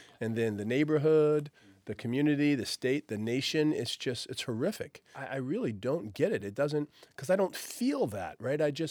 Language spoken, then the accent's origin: English; Burlington, Vermont, United States